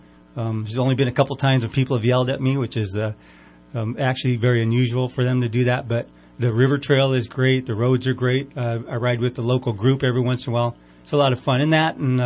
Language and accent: English; Sacramento, California, United States; I knew I wanted to be a police officer. I'm from Sacramento.